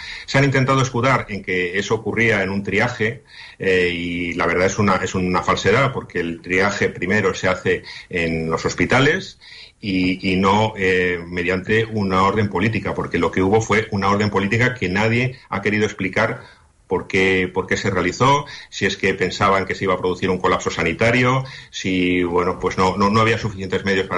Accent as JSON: {"language": "Spanish", "country": "Spain", "said": "como españoles que nos rige una constitución"}